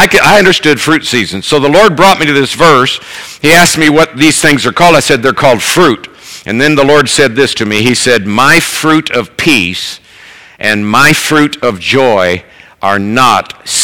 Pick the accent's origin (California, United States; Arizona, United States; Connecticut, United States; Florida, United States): Florida, United States; Tampa; Well, when I was 15, my first job, born and raised in Tampa, Florida, and my first job was working in the orange groves.